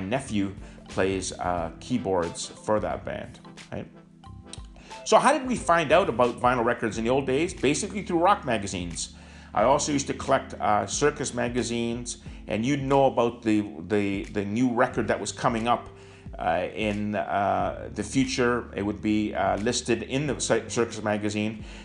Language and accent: English; Toronto, Ontario, Canada; Again, I'm from Toronto, and I do profit from selling vinyl records.